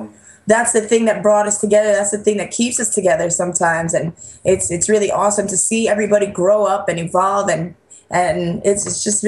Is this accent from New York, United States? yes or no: yes; New York, United States; I think basically, you know, just growing up in New York, it was kind of inevitable because everyone in your neighborhood, like, we all liked different music.